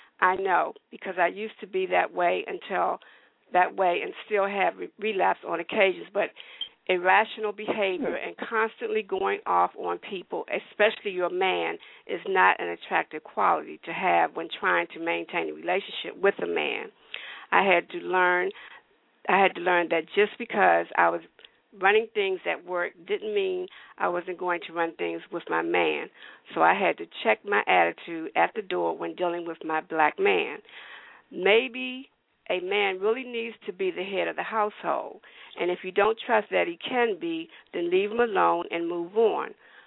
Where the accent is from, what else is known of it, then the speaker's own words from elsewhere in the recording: Miami, Florida, United States; I'm from Miami. I'm black and Puerto Rican. I grew up in a state where we are diverse, very diverse.